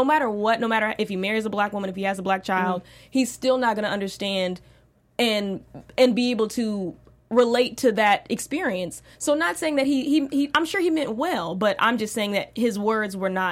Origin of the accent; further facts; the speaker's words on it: Midwest, United States; I mean, I'm from the Midwest, Southern Midwest.